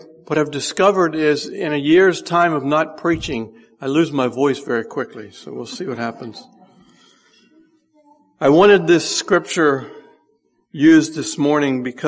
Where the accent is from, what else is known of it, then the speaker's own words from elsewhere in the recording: Denbigh, Virginia, United States; born there; I was born in Denby, Virginia. How many of you ever heard of Denby, Virginia? Oh, okay. It's very small square mileage area in the northern part of Newport News, Virginia